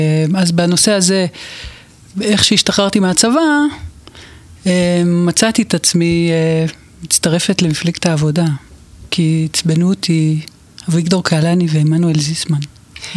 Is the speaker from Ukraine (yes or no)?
no; Jerusalem, Jerusalem District, Israel; אני גדלתי בירושלים, משפחה דתית, מאוד במעורבות גבוהה